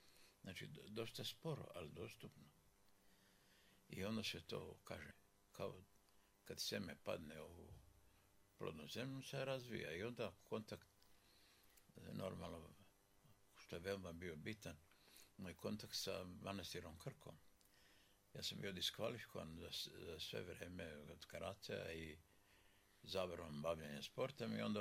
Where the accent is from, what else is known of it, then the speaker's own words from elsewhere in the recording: Drvar, Federation of Bosnia and Herzegovina, Bosnia & Herzegovina; also born or lived in Grahovo; ja sam odrastao rođenom u Grahovu, odrastao u Drvaru